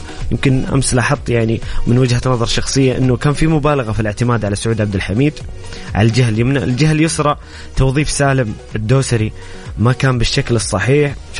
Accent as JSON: {"language": "Arabic", "country": "Saudi Arabia", "said": "كلنا كسعوديين كجمهور وعشاق للمنتخب السعودي"}